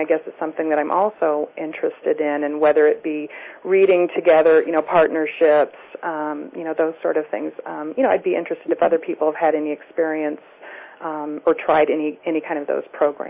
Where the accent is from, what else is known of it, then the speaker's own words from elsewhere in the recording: Lincoln, Nebraska, United States; I'm a student from Lincoln, although I have to tell you I'm calling from Denver right now.